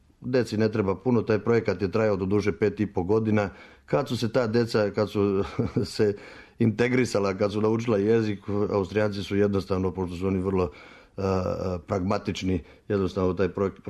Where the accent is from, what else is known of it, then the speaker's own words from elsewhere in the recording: Banja Luka, Republika Srpska, Bosnia & Herzegovina; born there; Naime, jeste, ja sam rođen u Banja Luci